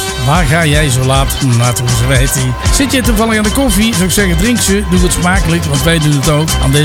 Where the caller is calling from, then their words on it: Roosendaal, North Brabant, Netherlands; Hallo Frans … uit Roosendaal.